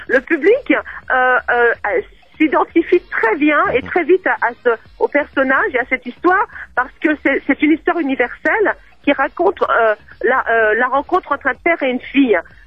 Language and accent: French; Paris, Île-de-France, France; also born or lived in Guadeloupe; je suis née en Guadeloupe, mais j'ai grandi à Paris dès l'âge de 6 ans